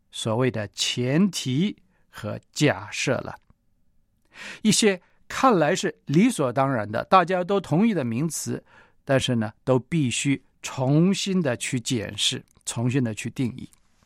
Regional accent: China; 咱们是中国人，当然有距离甚至陌生。

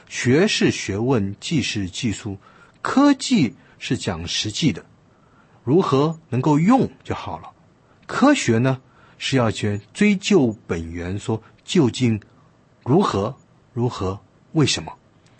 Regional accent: China; 我们中国人的所有的发明

